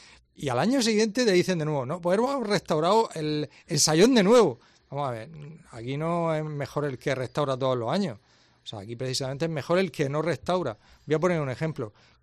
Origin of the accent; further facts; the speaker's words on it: Region of Murcia, Spain; Pues hombre, ya que soy murciano, voy a decir que sí.